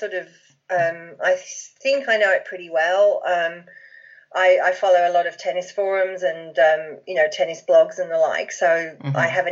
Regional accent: England, United Kingdom; I grew up in England

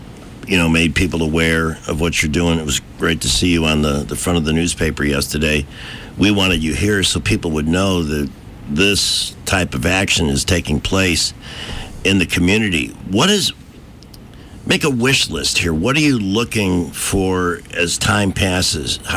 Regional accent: Chicago, Illinois, United States; I'm from Chicago. The same neighborhoods that were bad then have only gotten worse and actually expanded.

